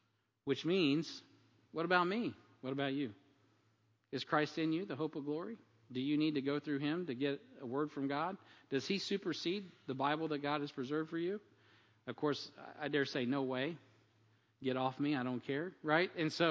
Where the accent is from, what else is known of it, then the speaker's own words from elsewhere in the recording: United States; And so being an American, we don't really get the reason sometimes for separation of church and state.